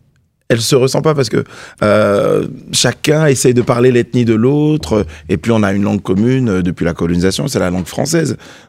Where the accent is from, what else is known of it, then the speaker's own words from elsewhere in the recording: France; quand je vais à l'étranger et que je dis je suis français